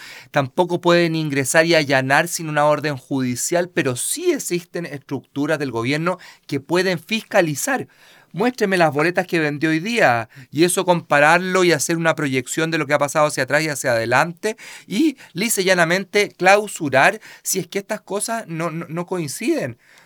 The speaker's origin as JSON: {"language": "Spanish", "country": "Chile", "said": "El Estado somos todos los chilenos"}